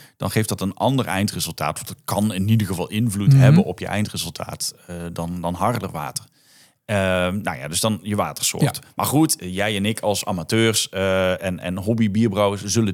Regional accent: Netherlands; sta je als Nederlander, notabene, sta je daar voor zo'n klas met meestal Belgen.

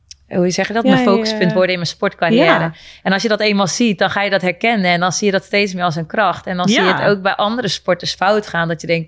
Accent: Friesland, Netherlands; ja, ik ben Fries en in topsporter

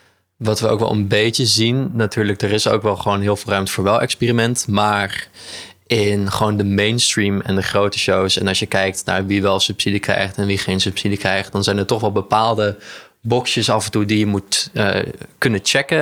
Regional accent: Utrecht, Netherlands; ik kom zelf uit Utrecht, maar voor de rest komen we allemaal uit Tilburg en iemand uit Maastricht.

